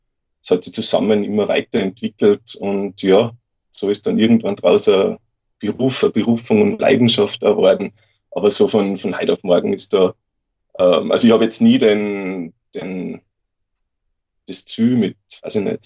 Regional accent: Salzburg, Austria; also born or lived in Vienna; bin zurück nach Salzburg in meine Heimat kommen.

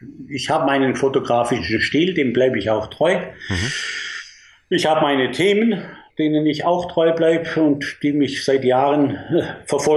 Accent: Bavaria, Germany; in meiner Heimatstadt, im Allgäu

